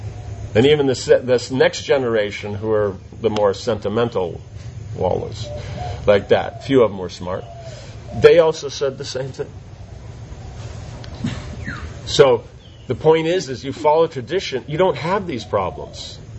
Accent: India; We're from here. We're from India. We're realistic.

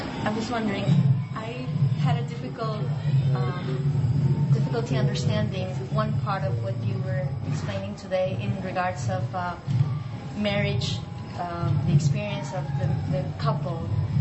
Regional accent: Ecuador; English is a second language; I'm from Ecuador in South America.

